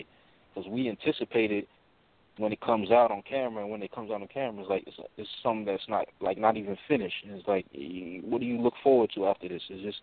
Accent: New Jersey, United States; I'm from Jersey too.

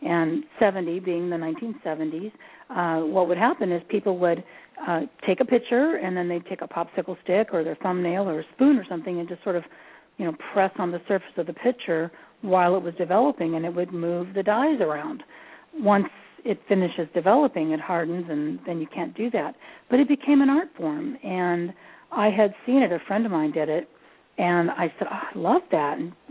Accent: Seattle, Washington, United States; moved away as an adult; now in Los Angeles, United States; I was from Seattle, and I was going through a music program up there and came out of that and was all intent to be a big music star, moved to L.A.

